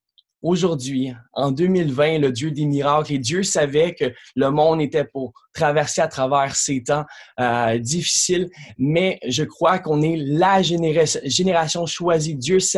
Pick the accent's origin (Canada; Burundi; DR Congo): Canada; Quebec; accent: Quebec; j'ai un accent québécois. Je me suis marié avec une Française, mais c'est la Française qui a pris l'accent québécois. Parce qu'on habite au Canada. En fait, on a habité en France pendant quelques temps, mais ça fait maintenant 3 ans